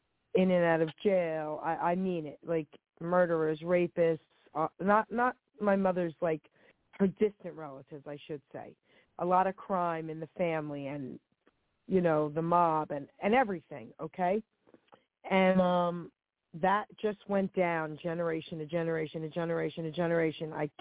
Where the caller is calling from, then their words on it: New Jersey, United States; Hey, my love … New Jersey.